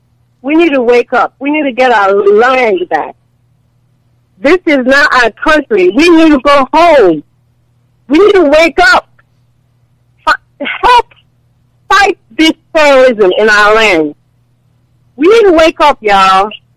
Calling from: Richmond, Virginia, United States; I'm calling from Richmond, Virginia.

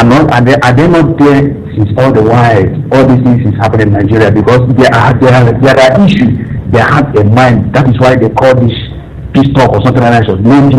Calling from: Dakar, Senegal; I'm calling from Dakar

